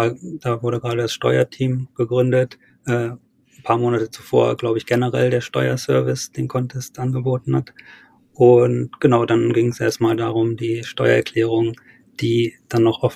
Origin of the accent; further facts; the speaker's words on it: Wolfenbüttel, Lower Saxony, Germany; auch vielleicht perspektivisch auch aus Wolfenbüttel, wo ich herkomme, rauskommen.